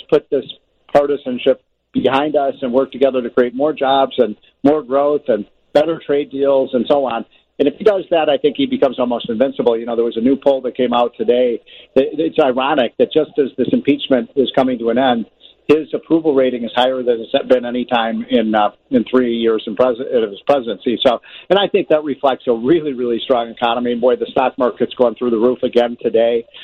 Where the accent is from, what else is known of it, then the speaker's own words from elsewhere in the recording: Chicago, Illinois, United States; But, you know, I grew up in Illinois. As you know, I'm a Chicago boy.